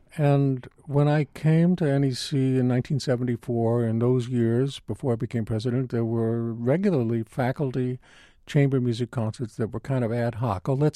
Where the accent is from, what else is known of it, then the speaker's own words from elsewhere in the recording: Los Angeles, California, United States; I grew up in Los Angeles, where there was an exceptional musical community